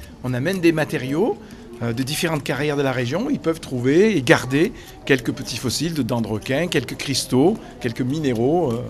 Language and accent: French; Auvergne-Rhône-Alpes, France; born there; puisque je suis né moi en Ardèche, mais sur le secteur de la voulte Rompon.